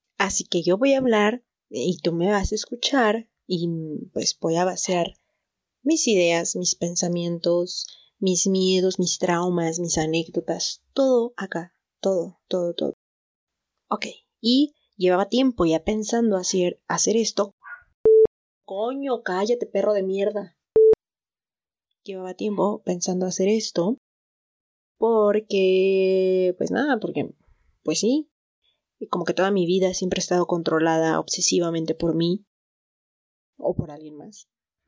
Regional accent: Mexico; la mexicana

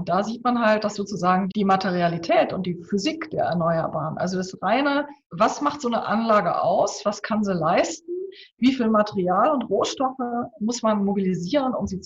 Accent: Leipzig, Saxony, Germany; Zum Beispiel in meiner Heimatstadt Leipzig, der ich, also seit 20 Jahren wohne ich in Leipzig

